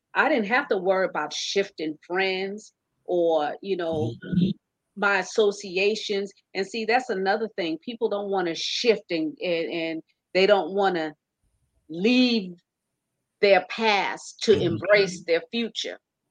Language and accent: English; New York, United States; also born or lived in South Carolina; I was raised partly in the country, and first time I ever saw it, because, you know, I was raised in New York, but then I went to South Carolina and did some schooling there.